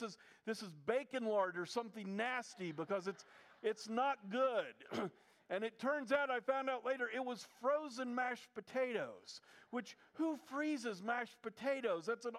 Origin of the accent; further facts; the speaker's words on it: Midwest, United States; I was raised in the Midwest. The Midwest isn't necessarily known for their beautiful landscape